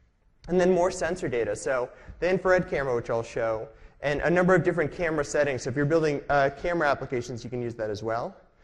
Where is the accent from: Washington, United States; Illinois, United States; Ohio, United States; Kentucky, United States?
Washington, United States; Redmond; I am from Redmond.